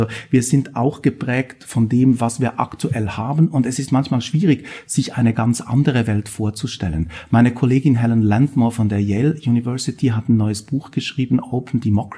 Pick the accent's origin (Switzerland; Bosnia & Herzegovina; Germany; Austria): Switzerland; Ich komme aus der Schweiz, wo alles ausgehandelt wird.